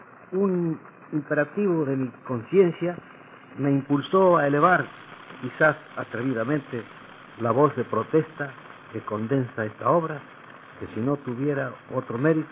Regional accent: Argentina; como humilde escritor y como argentino

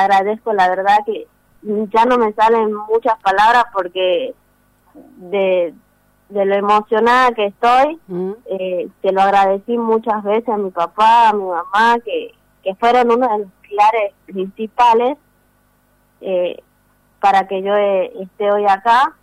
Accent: Embarcación, Salta, Argentina; yo soy del barrio Matadero, vivo cerca de la ruta 34

